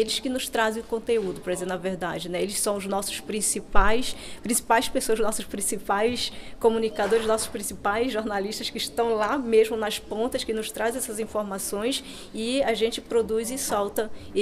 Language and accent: Portuguese; São Gabriel da Cachoeira, Amazonas, Brazil; sou do povo Anano, sou do município de São Gabriel da Cachoeira